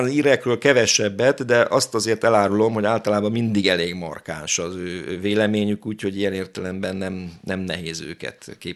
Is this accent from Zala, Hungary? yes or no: yes; Zalaegerszeg, Zala, Hungary; born there; Hát én zalaegerszegi születésű vagyok, igen régen, a 8-ban születtem